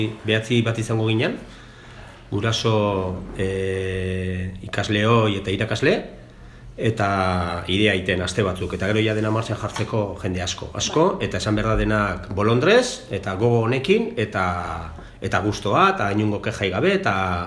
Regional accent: Tolosa, Basque Country, Spain; niz naiz hemengoa Tolosakoa naiz, baina beti Tolosan oso gaztetatik kultura munduan ibili naiz.

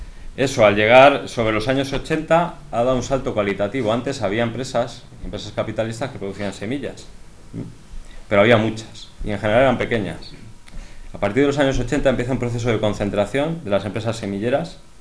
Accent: Castile, Spain; la zona donde soy yo, de Castilla, que está todo lleno de cereal, pero está vacío de gente

